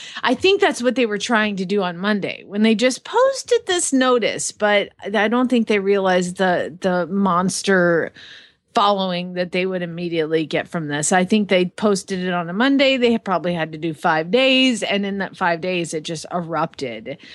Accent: Georgia, United States; Yeah, I'm from Georgia. We didn't care.

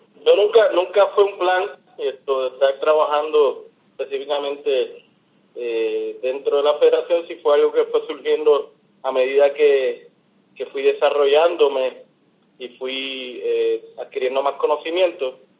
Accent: Bayamón, Puerto Rico; Porque mi abuela es de Bayamón. Me crié en Bayamón cuando mi madre no me podía cuidar. Pues iba a Bayamón

